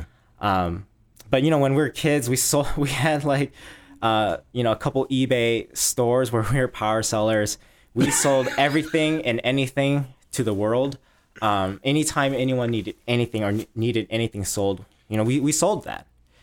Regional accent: Oakland, California, United States; So I grew up in California in this place called Oakland. You know, I moved around a lot as a kid.

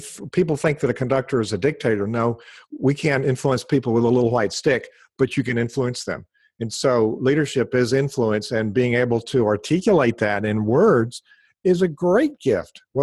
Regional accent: Scotland, United Kingdom; One, being a Scottish Presbyterian, I heard the word free.

